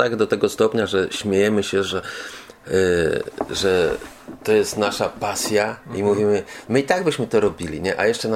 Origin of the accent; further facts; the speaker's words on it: Słupiec, Lower Silesian Voivodeship, Poland; Ja ze Słupca jestem. Ze Słupca od urodzenia